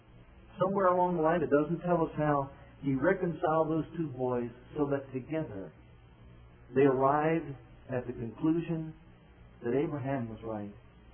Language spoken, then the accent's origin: English; Ohio, United States; I was born in Ohio. I lived in Ohio. If possible, I'd like to die in Ohio, be buried in Ohio.